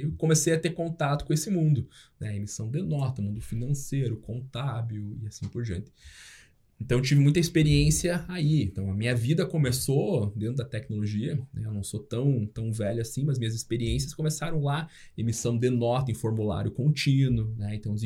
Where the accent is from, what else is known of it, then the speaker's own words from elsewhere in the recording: Bahia, Brazil; eu não sou gaúcho, né? Nasci na Bahia, mas fui criado no interior, uma cidade chamada 13 de Maio. Passei minha vida inteira lá.